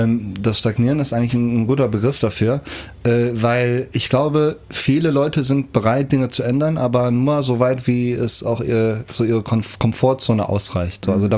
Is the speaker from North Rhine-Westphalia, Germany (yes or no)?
yes; Kerpen, North Rhine-Westphalia, Germany; Wenn ich über mein Heimatdorf rede, Kerpen, muss ich auch immer sagen, ja, hier Michael Schumacher.